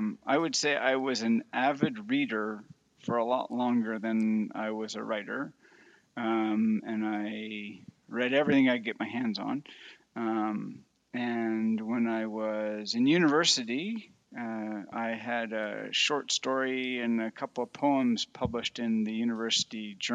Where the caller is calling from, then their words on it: Calgary, Alberta, Canada; Downtown Calgary. I'm in my office at work, but today is a slow day, so this works perfectly.